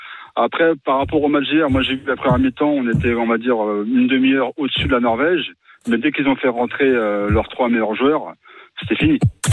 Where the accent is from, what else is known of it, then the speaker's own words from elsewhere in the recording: Catania, Sicily, Italy; La Sicile.